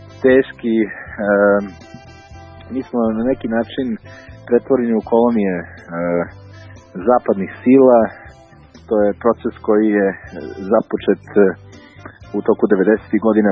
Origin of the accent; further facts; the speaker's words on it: Serbia; now in Canada; ja živim u Kanadi, sa svojih 16 godina sam imao potrebu da objasnim ljudima kada me pitaju odakle si, pa ja kažem iz Srbije